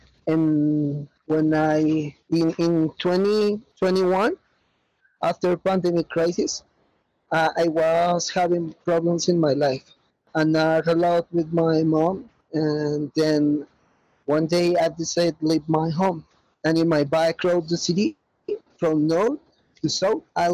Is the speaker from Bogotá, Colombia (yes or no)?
yes; Bogota, Bogotá, Colombia; English is a second language; I am from Colombia. To be more specific, I'm born and live in Bogota since I was a child. I am an agnostic person.